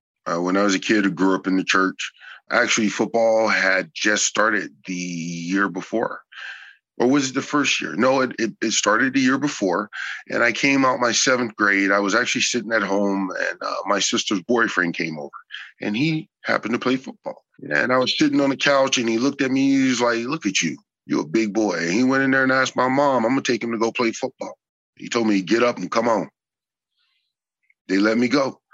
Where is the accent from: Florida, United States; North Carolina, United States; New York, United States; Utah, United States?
North Carolina, United States; I'm from North Carolina. I was born and raised on the Northeastern Seaboard.